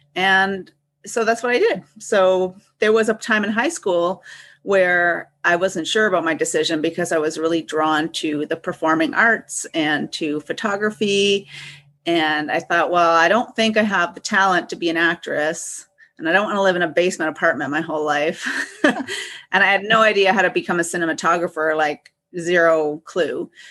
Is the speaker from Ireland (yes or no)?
no; Guelph, Ontario, Canada; they're called Guelphites. So I was born and raised in Guelph.